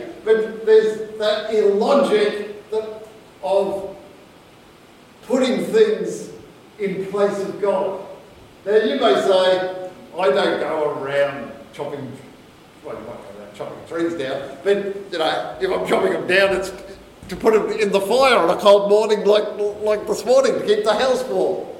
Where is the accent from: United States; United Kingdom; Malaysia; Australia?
Australia; Queensland; When I was a kid, growing up in Queensland